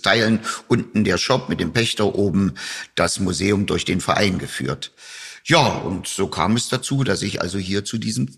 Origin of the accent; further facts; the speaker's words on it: Naumburg, Saxony-Anhalt, Germany; now in Berlin, Germany; Geboren wurde ich selber in Naumburg an der Saale. Also komme aus Sachsen-Anhalt, bin durch die Liebe nach Berlin gezogen worden.